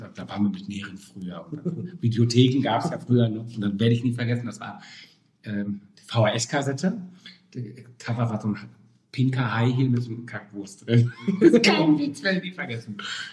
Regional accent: North Rhine-Westphalia, Germany; wo ich herkomme, in der Nähe von Dortmund

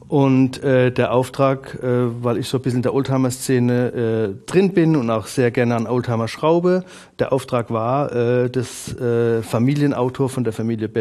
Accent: Ilvesheim, Baden-Württemberg, Germany; also born or lived in Mannheim; Ja, also ich bin in Mannheim geboren, bin aufgewachsen in Ilvesheim. Das ist ein Ort zwischen Heidelberg und Mannheim, direkt am Neckar. Ging dann in Ladenburg ins Gymnasium und wohne dort auch in Ladenburg seit über 30 Jahren

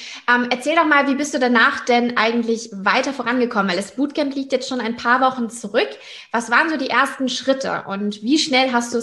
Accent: Hamburg, Germany; in Hamburg und Umgebung. Und das ist ja meine Heimat.

